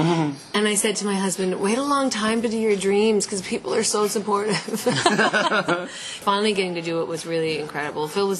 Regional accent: Paradise, Newfoundland and Labrador, Canada; I grew up in Paradise, actually, which is just like a half hour outside St. John's

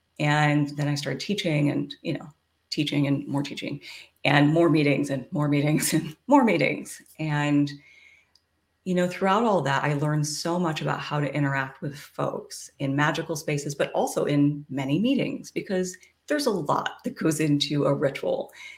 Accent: Midwest, United States; growing up in the Midwest, you know, hiding it from everybody. And I was like, oh my gosh, these people are so amazing. And then I moved to California.

